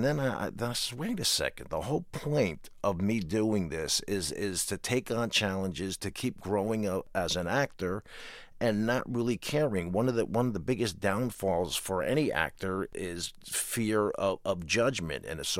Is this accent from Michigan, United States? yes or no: no; New Jersey, United States; I'm a jock from New Jersey.